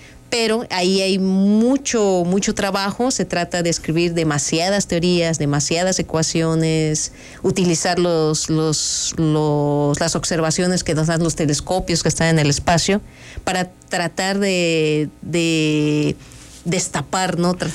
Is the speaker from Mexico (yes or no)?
yes; Ciudad del Carmen, Campeche, Mexico; Soy oriunda de una pequeña isla llamada Ciudad del Carmen, en el Golfo de México